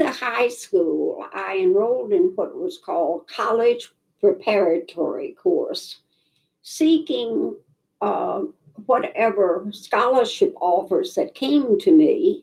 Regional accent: Fredericksburg, Virginia, United States; born there; they went to the adjacent county, Spotsylvania, which means I was born in Fredericksburg, Virginia.

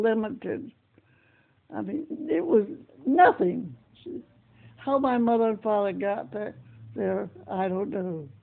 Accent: Nanticoke, Pennsylvania, United States; born there; I was born in Nanticoke, Pennsylvania, September the 14th, 1919, and I'm 98 years old.

